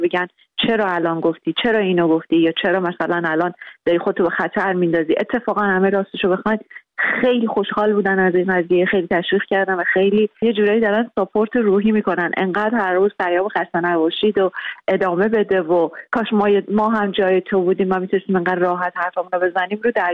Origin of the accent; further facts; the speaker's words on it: Iran; moved away as an adult; بیرون از ایران هستم، ولی من داخل ایرانم همیشه تند نوشتم، بازخواست شدم و اصلا علت مهاجرتم هم همین تند بودن و قلم تند و تیز و زبان تند و تیز بود